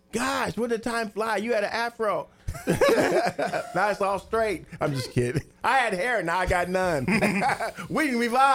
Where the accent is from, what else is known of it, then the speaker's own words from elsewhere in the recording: Terre Haute, Indiana, United States; I'm 18 from Terre Haute, Indiana, in France, and I meet a black lady who's French, and I'm freaking out.